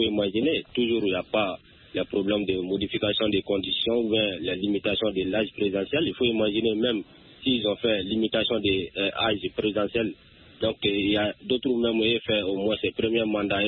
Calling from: Tunis, Tunis Governorate, Tunisia; je vous appelle toujours dans mon village natal à Tunis.

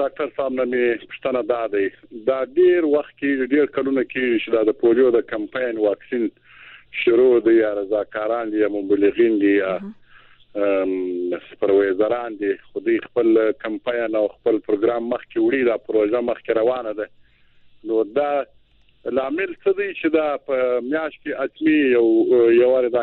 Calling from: Helmand, Afghanistan; ما د هلمند فعلا زنګ وهلی

